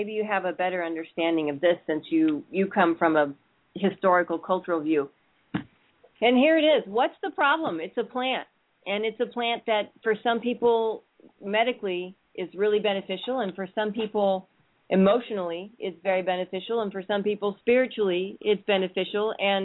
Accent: Oakland, California, United States; born there; Well, I was born in Oakland, so I know what you're talking about.

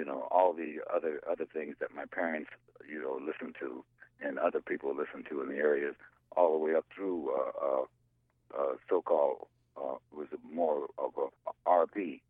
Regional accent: Monrovia, California, United States; I grew up in the Monrovia, California, is in Los Angeles County, and I grew up there up until probably around my 20 years.

